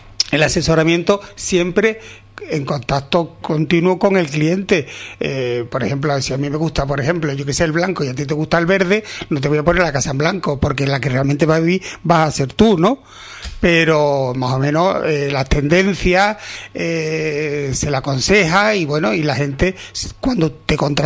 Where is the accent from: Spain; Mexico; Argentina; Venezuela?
Spain; Lebrija, Andalusia; Yo soy de Lebrija, yo lo tengo eso por gala, verá tú, el ser lebrijano. Aunque no viva aquí, pero tengo nostalgia también de mi pueblo